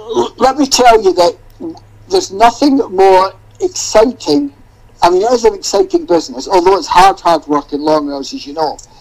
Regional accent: Scotland, United Kingdom; And of course, being Scottish, occasionally they would just send me out to the local fish and chip shop.

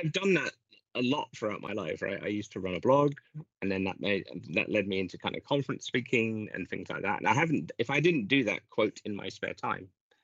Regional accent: United Kingdom; Tea, because I'm British

